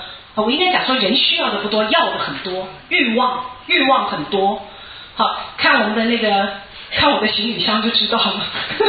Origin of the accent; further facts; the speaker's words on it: China; 我们中国人很喜欢探病人家隐私